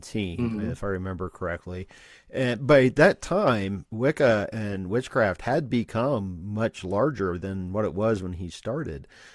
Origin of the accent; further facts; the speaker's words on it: Ohio, United States; But I have to say, I grew up in Ohio.